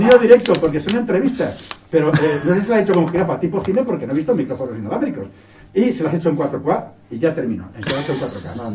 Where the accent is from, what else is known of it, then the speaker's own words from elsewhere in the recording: Spain; que sí que yo iba como un español sin tener conciencia de que había otras cosas fuera de España